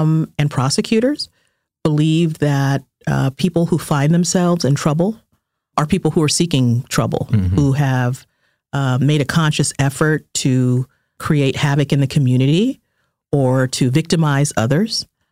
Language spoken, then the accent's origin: English; California, United States; Always my dream growing up in California as a young African-American girl to attend an HBCU.